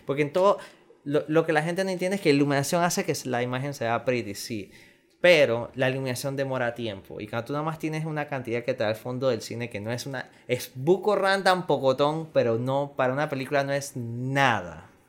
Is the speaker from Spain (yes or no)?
no; Panama; soy panameño, cédula 8, y soy el escritor y director de la película